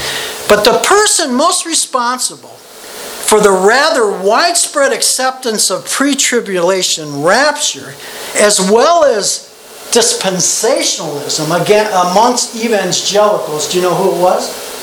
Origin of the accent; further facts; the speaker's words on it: Missouri, United States; I'm from Missouri, the show me state.